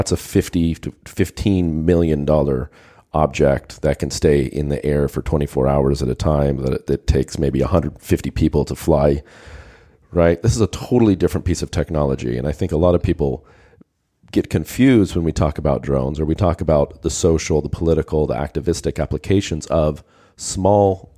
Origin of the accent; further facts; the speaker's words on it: California, United States; also born or lived in Idaho; now in United Kingdom; I'm actually American by birth, grew up in California on a little farm up in the Rocky Mountains of Idaho.